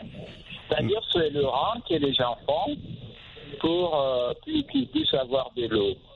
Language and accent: French; north, Mali; je suis originaire du nord du Mali.